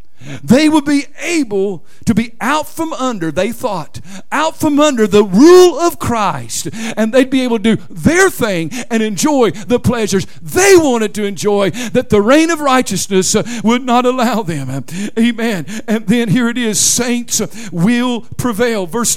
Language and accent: English; Oklahoma, United States; I'm from Oklahoma. There's that rivalry there.